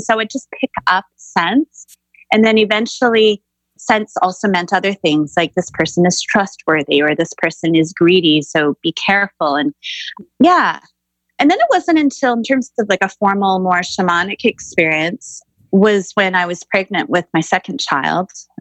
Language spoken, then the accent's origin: English; Vancouver, British Columbia, Canada; I grew up in Greater Vancouver in the 80s. So as a woman of color